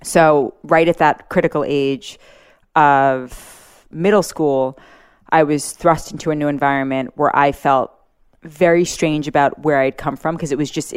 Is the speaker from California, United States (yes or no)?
no; New York City, New York, United States; I grew up in Manhattan, but I might as well have been raised in the South in a way because the the customs were so strict